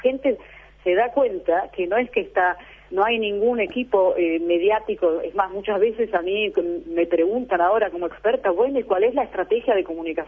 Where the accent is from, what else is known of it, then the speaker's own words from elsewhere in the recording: Argentina; Soy ítalo-argentina.